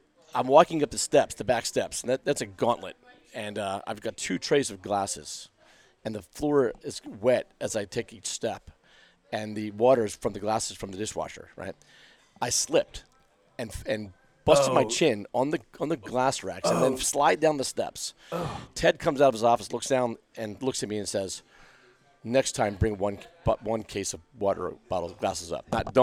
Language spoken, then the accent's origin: English; Pikesville, Maryland, United States; I was raised in Pikesville, so right on the border of Mount Washington and Pikesville. So I went to Wellwood Elementary, Pikesville Middle, Pikesville High School, public school guy.